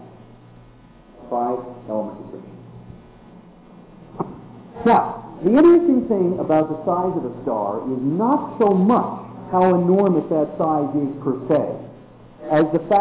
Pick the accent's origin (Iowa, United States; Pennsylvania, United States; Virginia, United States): Pennsylvania, United States; I come from Pennsylvania